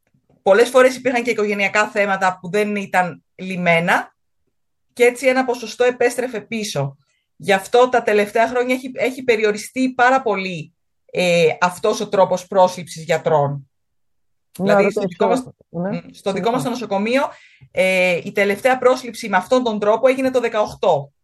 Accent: Livadeia, Central Greece, Greece; now in Sønderborg, Denmark; Εμένα η καταγωγή μου είναι από τη Λιβαδιά, άρα περίπου το ίδιο με τη Λιβαδιά.

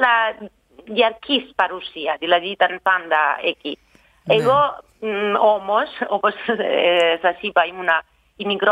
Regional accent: Apulia, Italy; first language Salentine dialect; Greek is a second language; τα γκρίκο δεν είναι η μητρική μου γλώσσα. Δηλαδή, στο σπίτι οι γονείς μου μιλάγανε η άλλη διάλεκτο, η σαλιντινική διάλεκτο, όπως ξέρετε είμαστε πολύ γλωσσιακοί στην Καταταλία.

